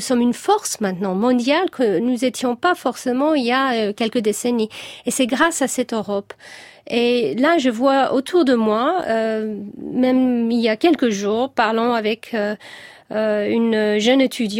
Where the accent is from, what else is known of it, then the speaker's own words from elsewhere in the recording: London, United Kingdom; étant de cette famille gréco-britannique, quand j'étais petite à Londres